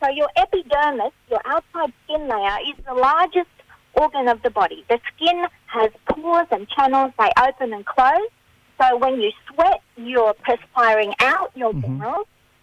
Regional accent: Australia; Well, my parents were migrants back in the 60s, so I did grow up in Australia, okay. And I did go to school here, but I have a mixture of an accent because, you know, I'm a little bit of an international person.

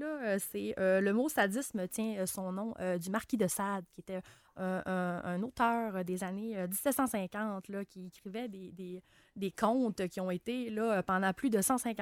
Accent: Quebec, Canada; now in Quebec City, Canada; Moi, je suis emménagée à Québec, il y a 7 ans. Je suis originaire du Saguenay.

